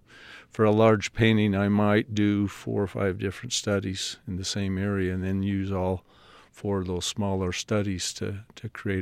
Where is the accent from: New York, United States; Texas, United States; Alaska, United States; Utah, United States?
Utah, United States; Clearfield; And I grew up in Clearfield, Utah, which mm-hmm. at the time was a very small town.